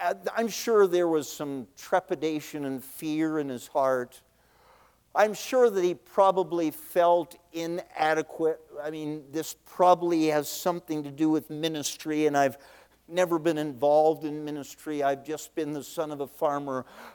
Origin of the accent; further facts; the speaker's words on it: Niagara Falls, Ontario, Canada; After I graduated from Bible College in 1983, I returned to my hometown, home church, Niagara Falls, Ontario.